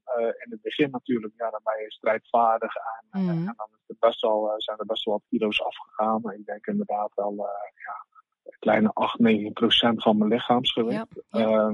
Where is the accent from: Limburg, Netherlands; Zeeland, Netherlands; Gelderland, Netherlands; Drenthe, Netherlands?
Zeeland, Netherlands; ik kom natuurlijk uit Zeeland, dus dan ben je toch een klein beetje zuinig.